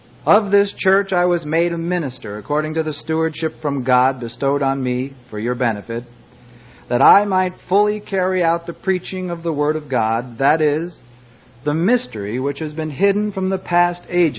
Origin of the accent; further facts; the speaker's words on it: Long Island, New York, United States; I come from Long Island, not to be confused with Rhode Island. And I'm glad to be here. I grew up in a rather unusual family.